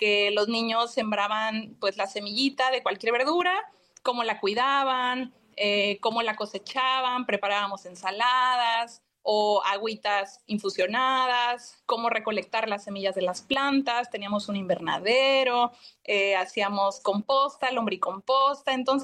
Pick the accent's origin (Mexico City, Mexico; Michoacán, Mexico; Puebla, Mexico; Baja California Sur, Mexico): Baja California Sur, Mexico; Los Cabos; Como les decía, yo soy de Los Cabos, pero sabía que no había aún aún mucho de estos temas en Los Cabos.